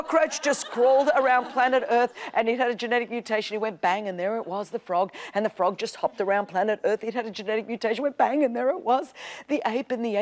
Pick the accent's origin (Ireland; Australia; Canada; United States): Australia; where I grew up in Australia, I grew up and, you know